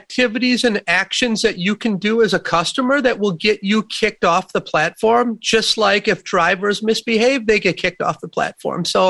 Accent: Sun Prairie, Wisconsin, United States; I'm a bucolic. I was raised in Sun Prairie, Wisconsin. My mom and dad, this is a trucker and a secretary

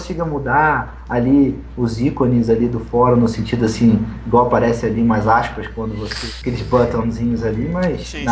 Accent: Rio de Janeiro, Brazil; só porque eu sou carioca e isso faz parte do meu sangue.

